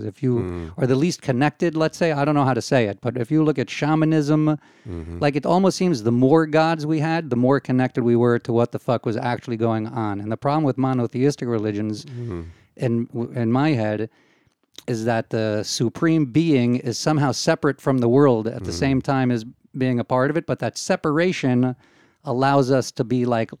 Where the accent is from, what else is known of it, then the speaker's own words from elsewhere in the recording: United States; when I went to school as a kid growing up in the States, you had every kind of person represented